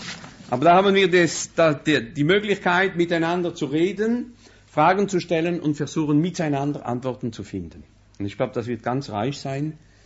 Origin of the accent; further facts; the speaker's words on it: Colmar, Grand Est, France; born there; German is a second language; Ich bin Elzass, also bin im Elzass geboren, in Colmar, im Oberelsass. Aber ich bin geboren am 46 und habe also nur Französisch gehabt in der Schule.